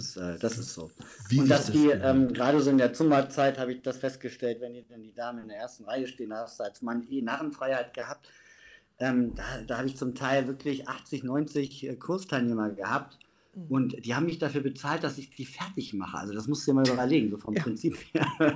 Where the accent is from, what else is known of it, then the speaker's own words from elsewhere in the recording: Alfeld, Lower Saxony, Germany; komme gebürtig aus Alfeld und bin auch hier in Alfeld hängen geblieben